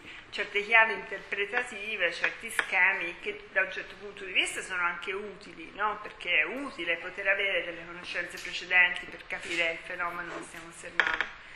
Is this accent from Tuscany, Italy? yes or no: yes; Florence, Tuscany, Italy; Per cui io sono di Firenze e c'è questa cosa che ce l'abbiamo con i pisani